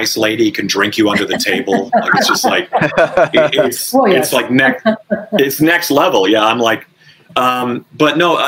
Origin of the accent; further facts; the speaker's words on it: Canada; As a Canadian, you know, a Juno is a big deal.